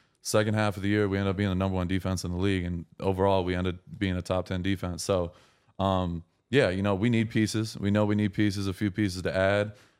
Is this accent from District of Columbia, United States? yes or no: no; Lapeer, Michigan, United States; I'm originally from Lapeer, Michigan, out in the country, like right outside of Flint, Michigan. Super country town.